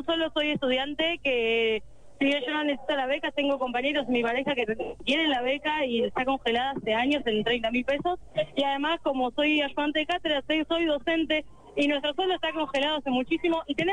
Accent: Tierra del Fuego, Argentina; now in La Plata, Argentina; No, soy de Tierra del Fuego, pero estoy acá en La Plata.

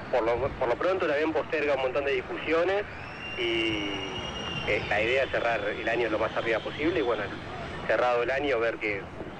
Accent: San Francisco, Córdoba, Argentina; Vengo de San Francisco, Córdoba.

